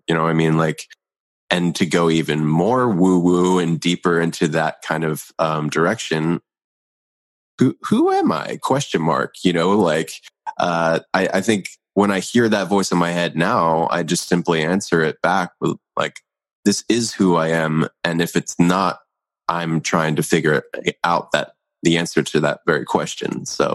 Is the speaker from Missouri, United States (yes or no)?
no; Philadelphia, Pennsylvania, United States; born there; also born or lived in San Jose / Portland / New York; in San Jose versus Portland versus New York versus, you know, wherever else I've spent time, where I was born in Philadelphia